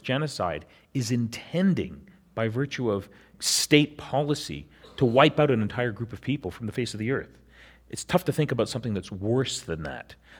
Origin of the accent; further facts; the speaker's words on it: Canada; I looked this up because I'm from Canada